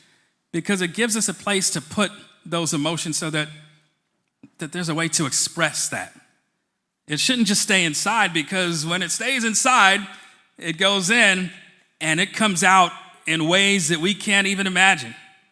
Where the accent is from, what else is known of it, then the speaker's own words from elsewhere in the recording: Queens, New York, United States; but I grew up in Queens, and I was miles away from home and full of anger and rage. And I was walking, so if some of you, like I used to live in South Jamaica, Queens, like not far from Baisley Projects